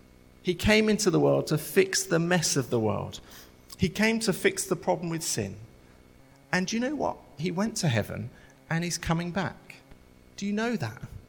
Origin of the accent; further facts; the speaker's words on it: England, United Kingdom; we look at and think, you do know we're English. We don't do it like that.